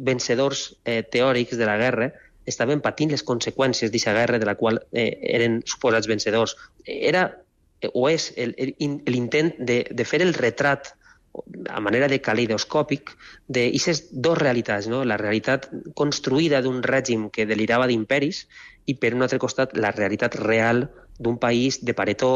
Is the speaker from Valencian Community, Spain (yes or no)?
yes; Valencian Community, Spain; Jo crec que ahir no era el meu poble valencià el que va respondre d'una manera tan virulenta.